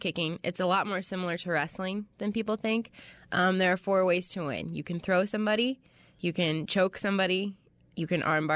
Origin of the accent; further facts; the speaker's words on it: Ohio, United States; I'm originally from Ohio.